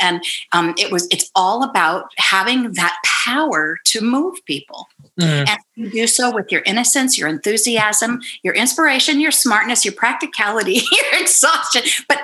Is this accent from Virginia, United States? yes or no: no; Scottsdale, Arizona, United States; because I grew up in Scottsdale and it was cool inside